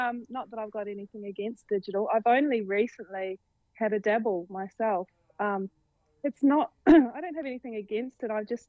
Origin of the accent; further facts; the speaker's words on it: New Zealand; now in Australia; Australians still think I'm a New Zealander